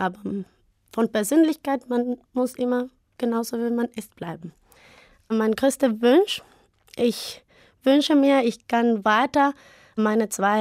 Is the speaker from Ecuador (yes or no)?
yes; Quito, Pichincha, Ecuador; German is a second language; moved away as an adult; now in Germany; Ich komme aus Ecuador, aus der Hauptstadt Quito.